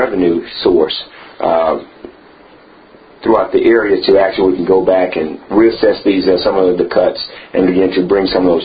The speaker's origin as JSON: {"language": "English", "town": "Houston", "region": "Texas", "country": "United States", "tie": "born or raised there", "said": "The reason I'm running for this office is because since I was a child growing up in District B, we've had the same, I would say, neglect than we do now."}